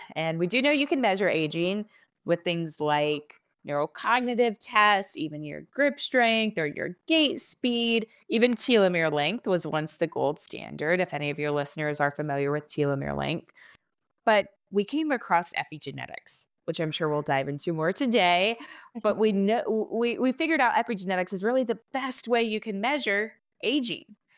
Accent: Ohio, United States; also born or lived in Lexington, Kentucky; So I'm originally from Ohio, traveled about 2.5 hours down south to Lexington, Kentucky

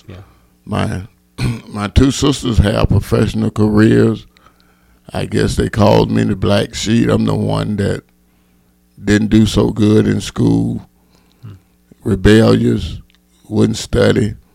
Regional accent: Union Springs, Alabama, United States; I grew up in Union Springs, Alabama. It's a small town. I'm 58 years old

